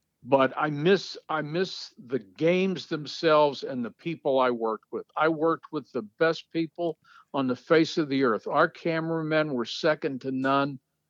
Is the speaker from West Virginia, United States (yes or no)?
yes; West Virginia, United States; I was this kid from West Virginia that did games, you know, big deal.